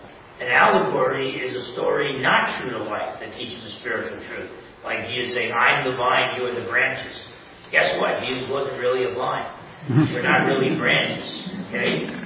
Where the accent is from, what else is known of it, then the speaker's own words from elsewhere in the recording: New Jersey, United States; Now I'm from New Jersey, so a little bit pessimistic after this picture, but it is going down.